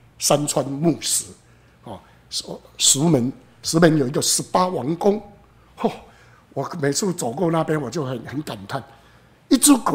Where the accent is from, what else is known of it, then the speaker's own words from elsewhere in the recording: Taiwan; 你看我们台湾人的信仰几乎都是在拜历史的伟人